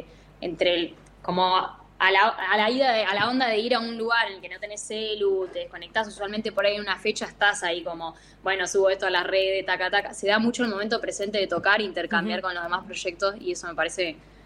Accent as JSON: {"language": "Spanish", "town": "Mar del Plata", "region": "Buenos Aires Province", "country": "Argentina", "lives_now": "La Plata, Argentina", "said": "Mudarme para mí a La Plata, yo soy de Mardel, eso hizo como un gran cambio"}